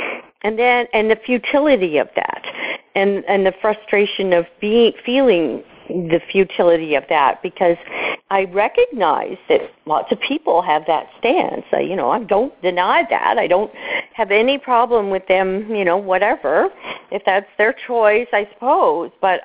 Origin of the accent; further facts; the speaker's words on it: Canada; having the conversation as a Canadian and how we have a very different perspective around guns than the Americans do.